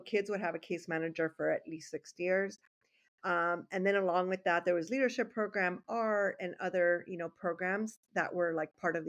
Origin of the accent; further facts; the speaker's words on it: Los Angeles, California, United States; I grew up in the Ramona Gardens community of Boyle Heights, which is the northernmost part of Boyle Heights. And it's a very geographically isolated part of Boyle Heights